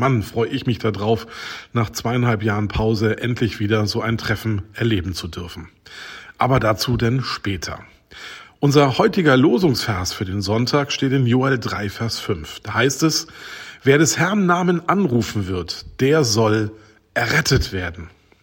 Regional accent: Berlin, Germany; Und ich als Berliner und als Fan, hab da auch ganz schön gezittert.

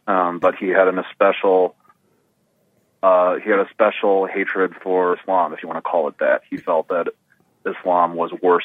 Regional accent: Albany, New York, United States; born there; I was born in Albany, New York.

